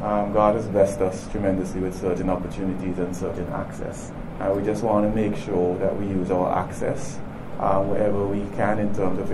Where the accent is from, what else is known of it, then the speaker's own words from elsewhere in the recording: St. Vincent & Grenadines; I remember, I grew up here in St. Vincent, and, sometimes you didn't always have access to things that you like.